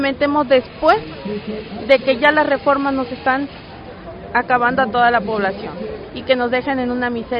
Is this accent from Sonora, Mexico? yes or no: no; Tepetzintla, Veracruz, Mexico; Vengo del municipio de Tepetzintla, Veracruz, del norte del estado.